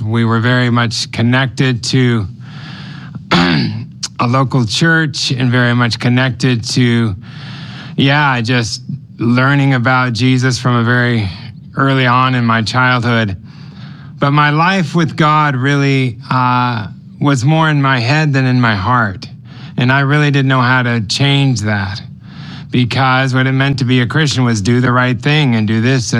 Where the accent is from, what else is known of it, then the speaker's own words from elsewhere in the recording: Los Angeles, California, United States; I grew up in Los Angeles, and my parents were from Europe. My dad was Swiss, mother was Swedish, and they actually met in Los Angeles